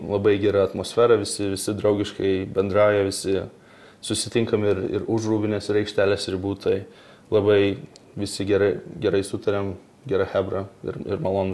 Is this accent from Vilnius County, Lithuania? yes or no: yes; Vilnius, Vilnius County, Lithuania; moved away; Tai gimėjau ir augau Vilniuje, visai netoli čia ir pradinė Žirmūnuose buvo, po to Pašilaičiuose buvo ta pagrindinė mokykla gimnazija buvo prie Vilniaus licėjaus, tai augau gyvenau Vilniuje